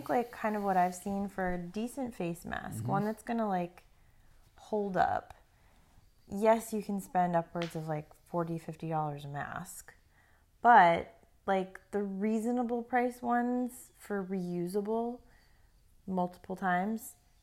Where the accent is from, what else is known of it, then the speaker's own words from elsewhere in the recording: New England, United States; Fall used to be my favorite season when I lived up north. Then I'm from New England.